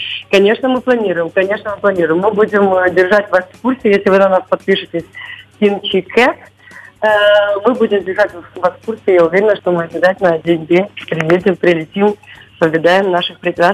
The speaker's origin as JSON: {"language": "Russian", "town": "Odesa", "region": "Odesa Oblast", "country": "Ukraine", "said": "Как вы знаете, мы из Одессы, а из Одессы пол Одессы живет в Америке."}